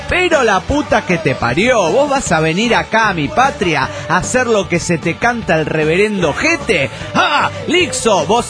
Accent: Mexico City, Mexico; del DF mexicano.

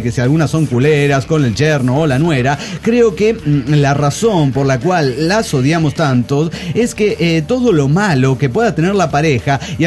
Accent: Guadalajara, Jalisco, Mexico; de Guadalajara, Jalisco y México.

